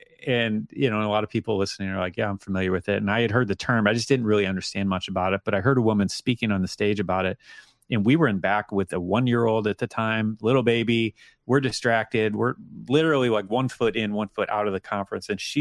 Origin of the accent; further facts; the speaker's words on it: United States; It's like, well, I'm an American. I want it faster.